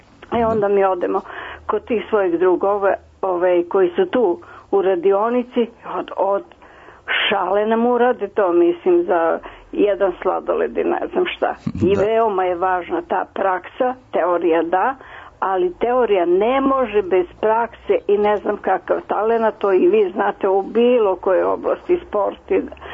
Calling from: Zrenjanin, Vojvodina, Serbia; Ja sam iz Zrenjanina

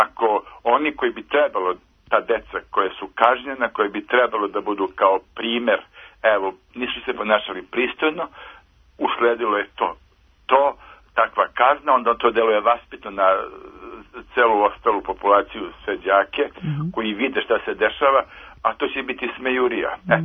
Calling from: Belgrade, Serbia; ja sam zovem iz Beograda, a radio sam u školi.

